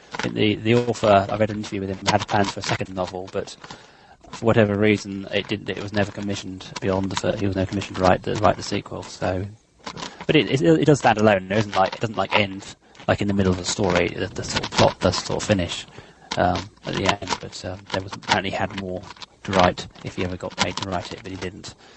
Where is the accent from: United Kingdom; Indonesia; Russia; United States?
United Kingdom; London; from London, England.